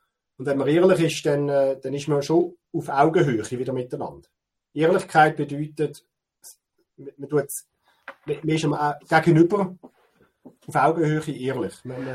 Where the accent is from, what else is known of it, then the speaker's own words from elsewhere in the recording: Zug, Switzerland; Also ich komme jetzt aus dem Kanton Zug und ja, die Mietpreise sind bei uns ein Problem.